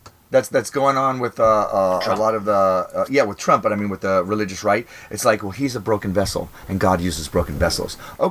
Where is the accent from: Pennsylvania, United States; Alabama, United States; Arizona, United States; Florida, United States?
Florida, United States; we're from Florida. We fuck up more than any other state.